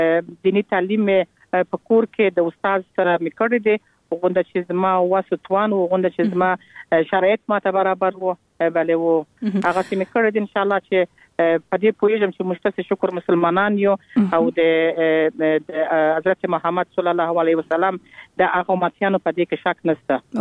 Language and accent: Pashto; Kandahar, Afghanistan; born there; وخت چې موږ خپل چې په کندهار کې پیدا سول او زما اولادونه په کندهار کې پیدا سو،